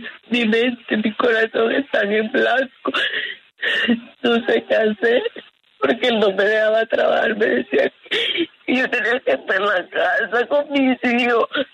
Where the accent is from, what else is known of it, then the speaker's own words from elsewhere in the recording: Fonseca, La Guajira, Colombia; Nosotros somos de Fonseca.